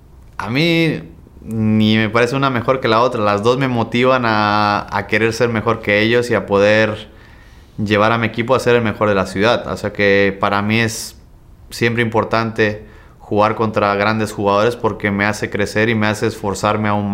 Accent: Mexico; Es una ciudad que me gusta mucho, que hay mucha gente mexicana, donde yo me siento como en mi país

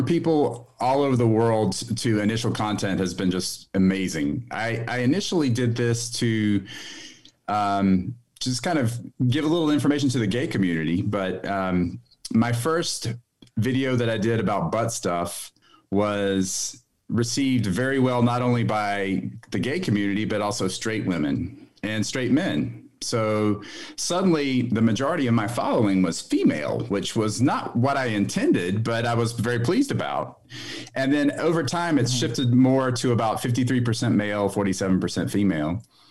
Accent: the South, United States; I mean, I grew up in the Deep South

